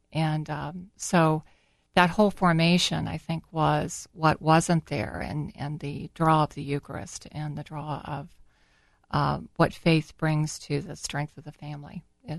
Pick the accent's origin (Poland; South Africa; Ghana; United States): United States; Linden, Ohio; So I'm from Linden. Many times we'll refer to it as the L.A. area.